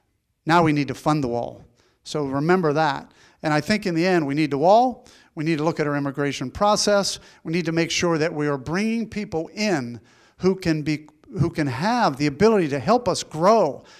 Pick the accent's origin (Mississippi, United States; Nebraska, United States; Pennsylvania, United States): Pennsylvania, United States; moved away as an adult; I grew up in Western Pennsylvania. I left there when I was 24 years old.